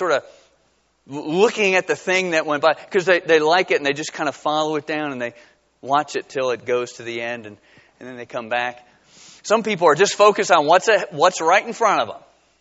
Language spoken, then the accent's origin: English; New Jersey, United States; When I grew up in New Jersey, on July 4th, we'd go to Milltown, New Jersey.